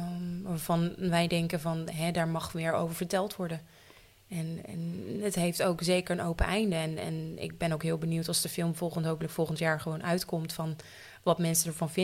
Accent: Leeuwarden, Friesland, Netherlands; Ik ben 28 jaar en ik kom uit Leeuwarden.

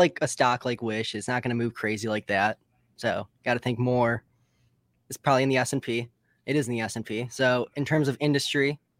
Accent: West Bloomfield, Michigan, United States; I'm an intern in the events team. I'm from West Bloomfield, Michigan, which is about 45 minutes outside of Detroit.

